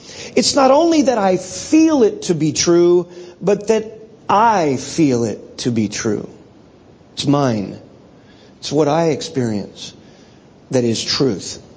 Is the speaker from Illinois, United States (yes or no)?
no; California, United States; And he's talking primarily of the generation I grew up with in the California, Southern California area of the United States.